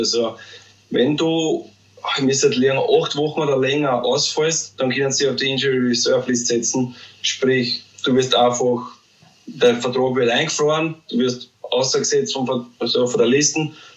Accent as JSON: {"language": "German", "country": "Austria"}